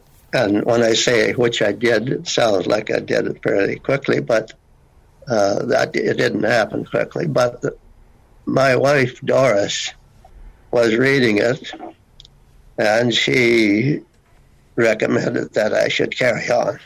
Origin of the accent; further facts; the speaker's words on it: East Flamborough, Ontario, Canada; really in Pussnitz Township, in East Flamborough Township, which bordered Pussnitz. I don't think that's so important, other than I'm native to this area.